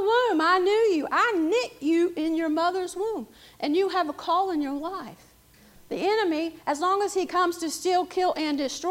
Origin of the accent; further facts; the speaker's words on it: Brownsburg, Indiana, United States; I was born in Lebanon Hospital. Amen. Right down the road here, the old Witham. That's how old I am. The old Witham. And these are my stomping grounds.